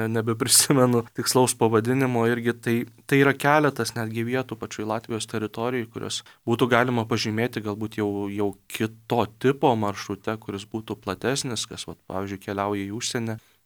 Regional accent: Samogitia, Lithuania; didžioji dalis netgi šiandien dominikonų esame žemaičiai

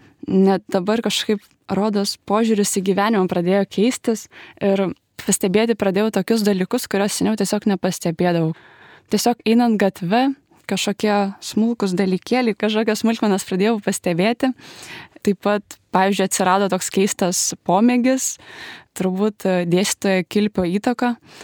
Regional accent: Klaipėda, Klaipėda County, Lithuania; man 19, esu iš Klaipėdos, atvykau čia studijuoti. Esu ateitininkė.

